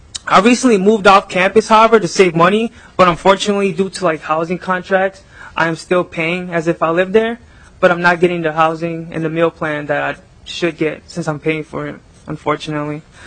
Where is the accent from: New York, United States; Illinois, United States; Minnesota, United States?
Minnesota, United States; Brooklyn Park; It's close to home. I am from Brooklyn Park. I've lived there my whole life.